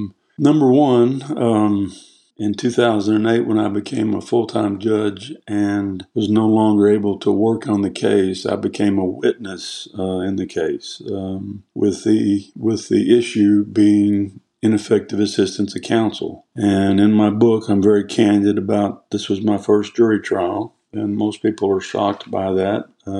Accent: Chicago, Illinois, United States; born there; I was born in Chicago, wanted to be a lawyer my entire life.

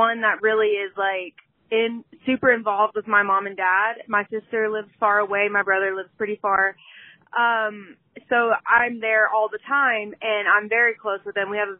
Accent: Big Spring, Texas, United States; I'm from Big Spring, Texas.

